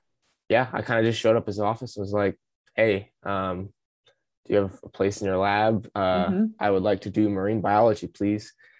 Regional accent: Florida, United States; I grew up on the Indian River Lagoon

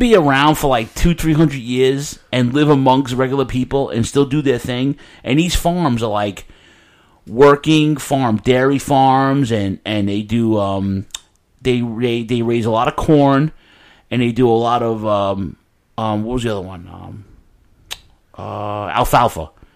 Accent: New York, United States; And I'm from New York, and I'm telling you, they have quality sandwiches there.

